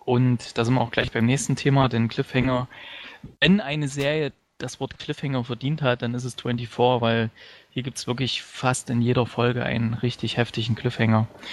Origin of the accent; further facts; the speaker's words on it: Gera, Thuringia, Germany; da gab es damals in meiner Heimatstadt Gera mal so eine Aktion im Kino